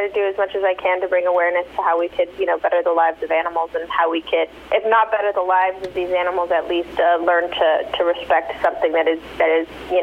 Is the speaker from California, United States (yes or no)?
yes; Los Angeles, California, United States; now in Atlanta, United States; Los Angeles.